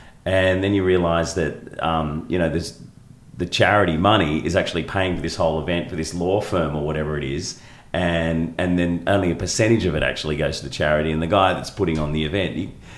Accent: Australia; As long as we don't cancel it. I still want to celebrate being Australian.

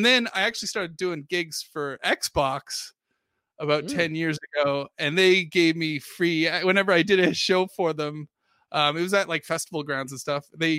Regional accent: Dartmouth, Nova Scotia, Canada; I was like, yeah, I'm from Dartmouth. I'm not from the cool city Halifax. I'm on the other side of the harbor.

